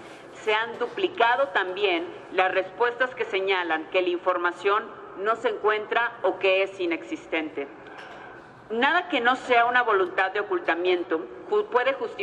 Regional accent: Veracruz, Mexico; somos 8 millones los veracruzanos que estamos sufriendo atropello tras atropello todos los días. Somos 8 millones que también somos mexicanos

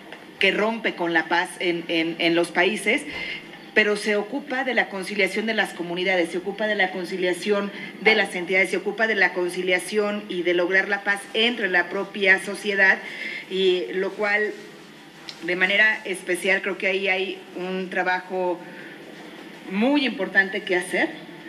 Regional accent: Guanajuato, Mexico; yo soy de Guanajuato

